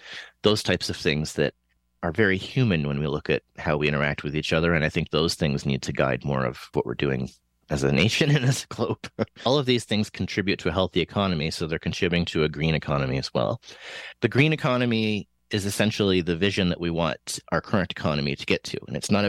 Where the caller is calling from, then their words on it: Saskatchewan, Canada; I'm joining you from Saskatchewan, and we boast the largest per capita carbon emissions in the country.